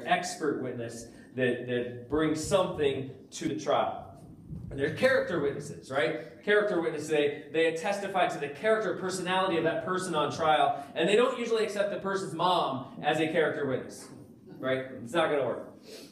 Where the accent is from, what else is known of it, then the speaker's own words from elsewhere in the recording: Vermont, United States; I grew up in Vermont. It does not stay this cold in Vermont.